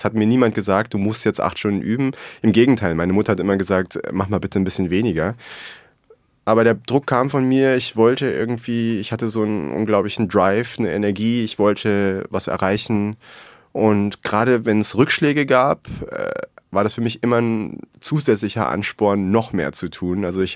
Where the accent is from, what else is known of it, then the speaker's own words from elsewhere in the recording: Berlin, Germany; Ich bin ganz kurz vor der Wende geboren in West-Berlin und bin auch zur Grundschule gegangen in West-Berlin.